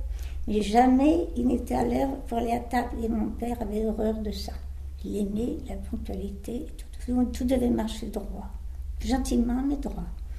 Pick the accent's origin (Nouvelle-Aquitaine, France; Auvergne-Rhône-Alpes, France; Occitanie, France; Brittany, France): Brittany, France; Brest; born there; Je suis née à Brest en 1920, où j'ai exercé le métier de coiffeuse.